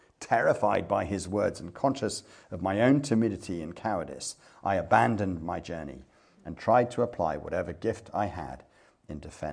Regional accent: United Kingdom; now in Belgium; And so it's always a bit awkward when I'm a British missionary and I've got used to doing that in a Belgian culture

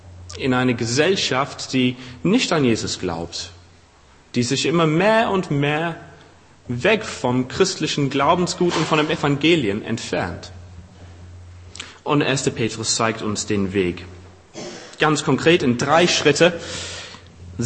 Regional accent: England, United Kingdom; Eine ganz aktuelle Frage für mich, denn ich bin auch Engländer.

